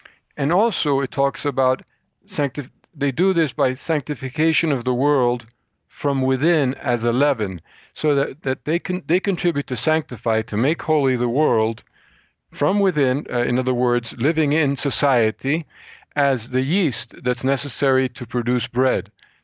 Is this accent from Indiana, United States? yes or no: no; Philadelphia, Pennsylvania, United States; Incidentally, I grew up in Philadelphia, or some years in Philadelphia.